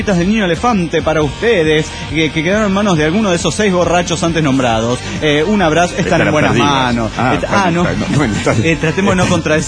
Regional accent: Buenos Aires, Argentina; La semana que viene dejaré Buenos Aires, mi tierra querida.

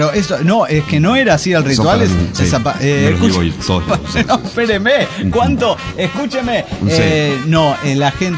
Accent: Juliaca, Puno, Peru; de Juliaca, Perú.

